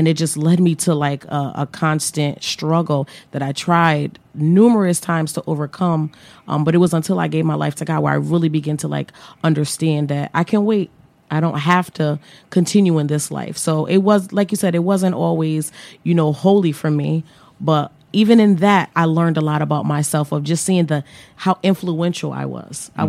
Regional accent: New Haven, Connecticut, United States; Growing up in New Haven, I attended Nathan Hale in middle school, and then I went off to go to Wilbercross High School, where I graduated in 2005.

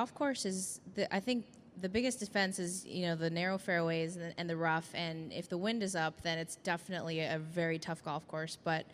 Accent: California, United States; it was just a great feeling being back in California, you know, in my hometown. And And that golf course, I've never really played it as a junior when I used to live in Rancho

